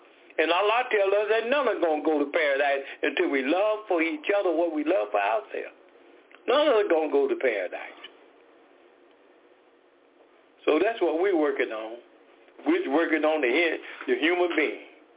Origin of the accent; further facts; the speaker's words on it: Decatur, Georgia, United States; We are from Decatur, Georgia.